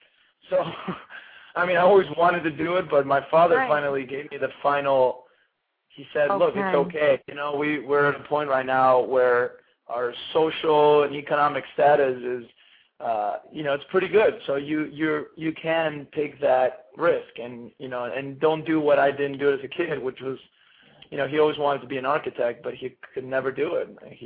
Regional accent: Argentina; I guess because of where I was raised in Argentina and how resources were very limited

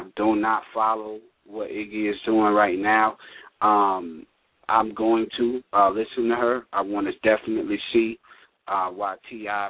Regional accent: Hempstead, New York, United States; I'm from Hempstead, right by Queens, and that's exactly the type of music we came up on.

